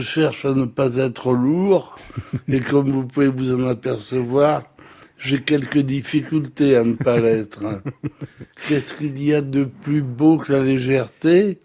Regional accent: Bordeaux, Nouvelle-Aquitaine, France; now in Paris, France; Vous savez, je suis un provincial. Quand je suis arrivé à Paris, j'avais été enchanté par la bonhomie des Parisiens. Je venais de Bordeaux.

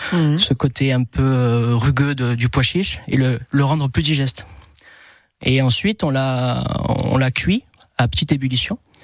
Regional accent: Paris, Île-de-France, France; born there; moved away as an adult; Non, je suis né à Paris et on est arrivé en 1996 avec mon épouse.

